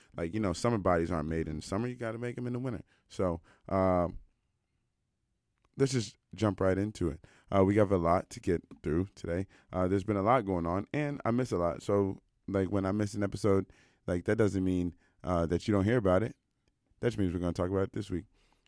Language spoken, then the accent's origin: English; United States; now in Canada; I'm from the States